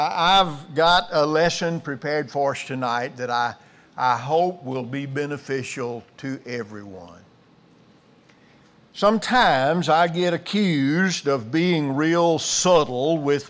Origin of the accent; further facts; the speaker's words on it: Alabama, United States; As you know, we are from Alabama. That's two time zones from here.